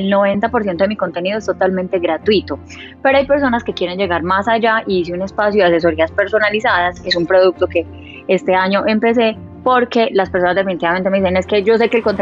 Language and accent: Spanish; Granada, Antioquia, Colombia; born there; Porque yo nací en Granada, Antioquia. Es un pueblo al oriente de Antioquia, a 1 hora y media de Medellín.